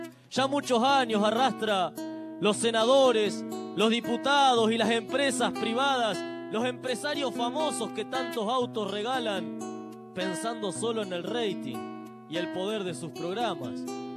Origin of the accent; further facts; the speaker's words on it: Argentina; Perdón como argentino, me avergüenza y me da rabia